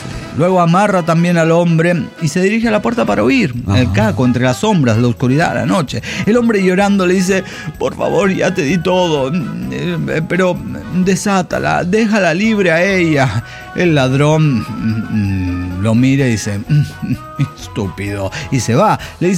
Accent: Aguascalientes, Mexico; de Aguascalientes.

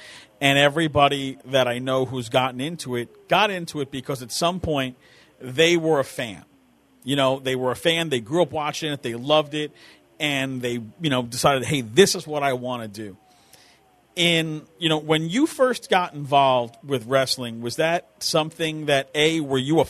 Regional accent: New York, United States; I grew up in New York and, you know, you'd watch it on Saturday mornings.

